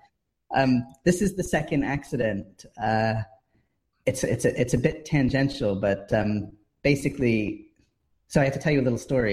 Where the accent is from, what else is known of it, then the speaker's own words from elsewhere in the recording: United States; now in United Kingdom; I'm originally from the States, and I was trying to work out a visa situation to stay here in the UK